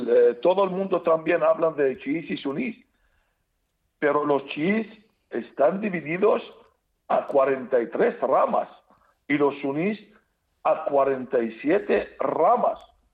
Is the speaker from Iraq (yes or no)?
yes; Iraq; born there; Spanish is a second language; en mi país natal, Irak.